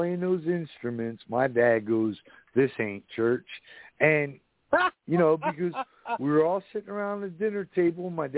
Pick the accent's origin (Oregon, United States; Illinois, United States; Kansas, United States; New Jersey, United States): New Jersey, United States; moved away as an adult; I grew up, was born and raised in New Jersey, and I moved down here in 07, and I love it.